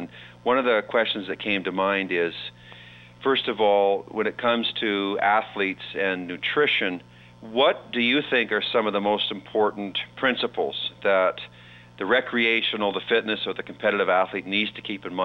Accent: Canada; growing up in Canada

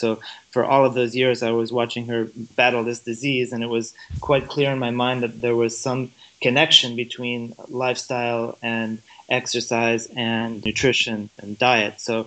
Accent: Michigan, United States; now in United Arab Emirates; I grew up in Michigan, quite close to the Canadian border, but the other side of Canada

